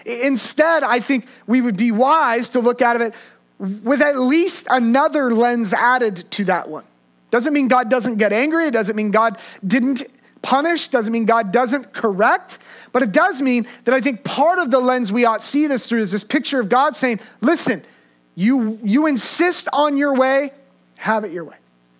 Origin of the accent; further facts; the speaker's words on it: Redding, California, United States; I grew up in Redding and I've driven that Central Valley for a long time.